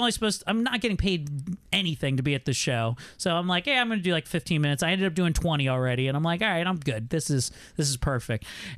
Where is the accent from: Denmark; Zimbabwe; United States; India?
United States; Sykesville, Maryland; I had a show, Jeremy, in my hometown. We record in Sykesville, Maryland, Sykesville/Eldersburg, behind the curtains here.